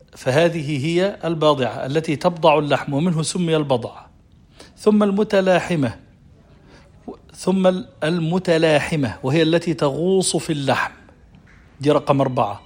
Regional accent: Egypt; يعني خربوش زي ما احنا بنسميه عندنا في مصر

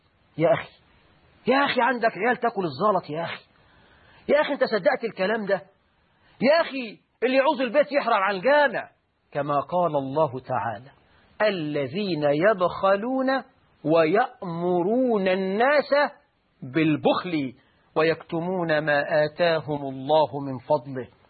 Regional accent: Egypt; حتى عندنا في مصر

